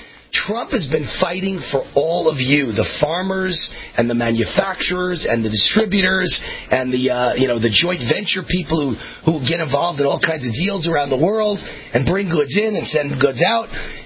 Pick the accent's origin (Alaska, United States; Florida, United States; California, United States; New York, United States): New York, United States; I grew up in New York. I dealt with Jews. I'm Jewish.